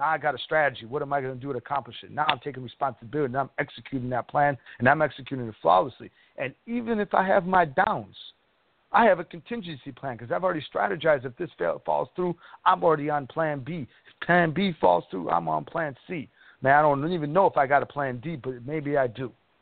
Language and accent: English; Chicago, Illinois, United States; I'm from Chicago.